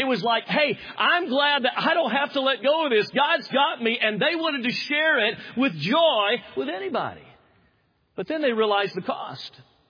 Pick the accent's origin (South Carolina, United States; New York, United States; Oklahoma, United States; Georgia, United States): Georgia, United States; I'll never forget, I'm from Georgia, and Georgia has the greatest losing teams, I think, other than the Cleveland Browns.